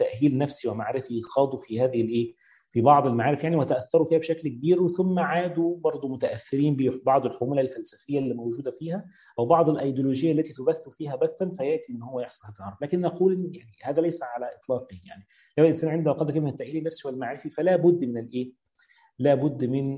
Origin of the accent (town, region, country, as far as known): Egypt